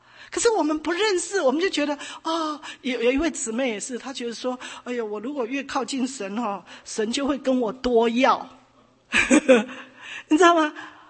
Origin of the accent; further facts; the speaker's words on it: China; 你知道我们中国人哈，一讲到十字架哈，我们常常就想到受苦，好苦好苦，对不对？